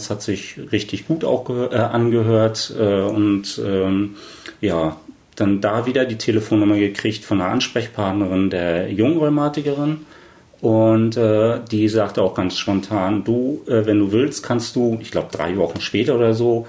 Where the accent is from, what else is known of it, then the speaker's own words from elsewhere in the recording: East Germany, Germany; einmal der Quotenmann als Mann und dann halt eben als Ossi, dann halt eben auch der Quoten-Ossi, ne?